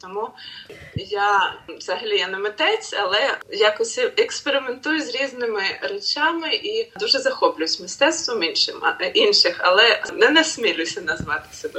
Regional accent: Kyiv, Ukraine; now in abroad; І, звичайно, Україна – то мій дім, то моє серце. Я з Києва

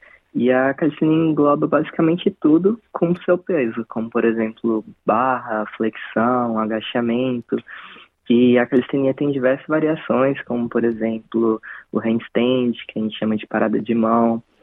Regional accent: Brasília, Federal District, Brazil; Sim, certo, certíssimo. Nascido e criado em Brasília.

